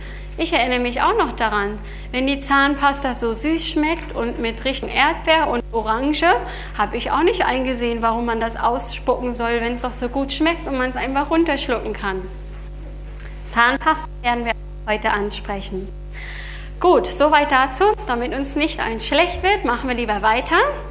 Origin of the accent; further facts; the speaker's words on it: Australia; German is a second language; now in Germany; Natriumhydroxid bekommt man in Apotheken hier in Deutschland. Bei uns in Australien bekommt man es in jedem Supermarkt.